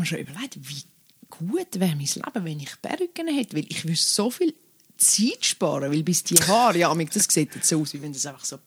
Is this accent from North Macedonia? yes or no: no; Dübendorf, Zurich, Switzerland; ich bin in Dübendorf Aglo aufgewachsen und plötzlich in der grossen Stadt sein